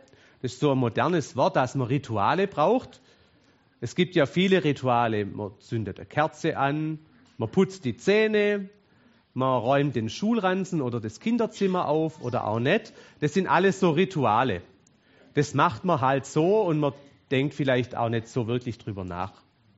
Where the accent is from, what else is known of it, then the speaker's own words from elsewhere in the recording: Baden-Württemberg, Germany; Jetzt, als Schwabe ist man ja auch ein bisschen langsamer.